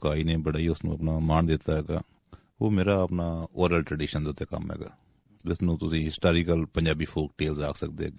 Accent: Pippal Butta, Punjab, Pakistan; ਮੈਂ ਜੀ ਆਪਣਾ ਚਨਾਹ ਦੇ ਕੰਡੇ ਉੱਤੇ ਇੱਕ ਪਿੰਡ ਪਿੱਪਲ ਬੁੱਟਾ, ਤਹਿਸੀਲ ਲਾਲੀਆਂ, ਜ਼ਿਲ੍ਹਾ ਚਨਿਓਟ ਦਾ ਜੰਮਪਲ ਹੈਗਾ।

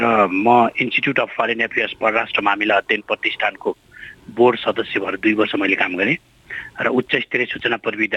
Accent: Chitwan, Bagmati, Nepal; मेरो घर चितवन हो

